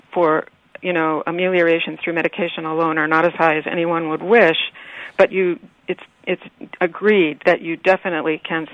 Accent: New York, United States; Here in New York, we're all bipolar, mildly speaking.

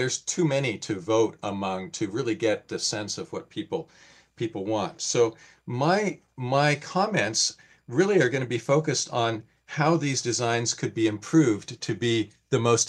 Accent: Portland, Oregon, United States; And I'm from Portland, Oregon, and I know about big city versus the rest of the state.

